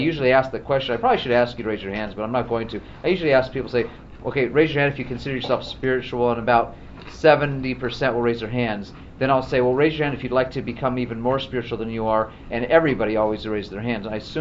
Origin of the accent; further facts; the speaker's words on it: Tacoma, Washington, United States; I grew up in the West Coast in Tacoma, Washington, and I grew up pretty mainstream, not very practicing Jew.